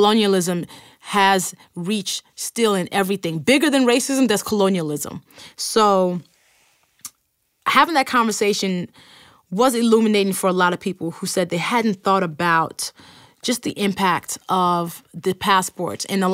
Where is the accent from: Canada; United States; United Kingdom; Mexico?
United States; accent: American; Just my American accent has stopped foolishness from happening.